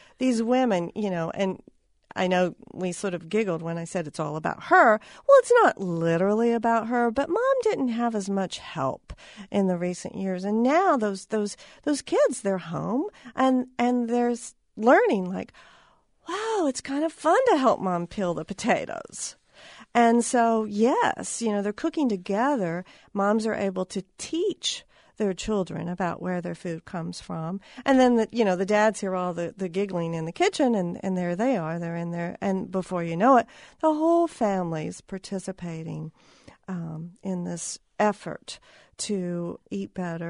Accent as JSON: {"language": "English", "region": "Tennessee", "country": "United States", "lives_now": "Iowa, United States", "said": "I'm originally from Tennessee, and I think it was a very important part of my life."}